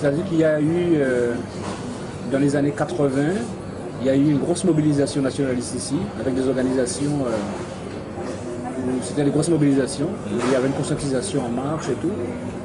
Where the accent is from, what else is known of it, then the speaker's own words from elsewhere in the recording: Guadeloupe; Je suis Guadeloupéen parce que je suis né sur une terre qui a une histoire bien précise.